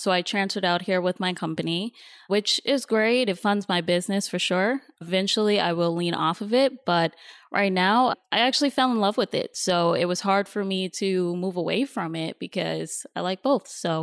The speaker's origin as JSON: {"language": "English", "region": "New York", "country": "United States", "moved": "as an adult", "lives_now": "Los Angeles, United States", "said": "I am from New York, so I just moved to LA about 3 months ago."}